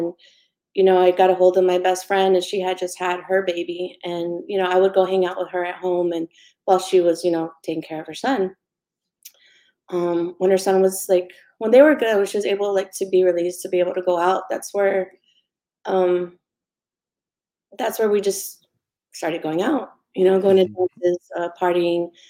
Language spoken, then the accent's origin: English; Fort Stockton, Texas, United States; also born or lived in El Paso / Seminole; because I am from Fort Stockton, born and raised. And that's just our town that we've lived in all of our lives.